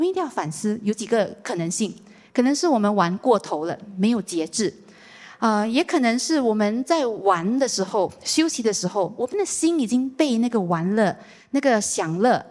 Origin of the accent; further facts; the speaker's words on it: Singapore; 我们新加坡人都讲我们很忙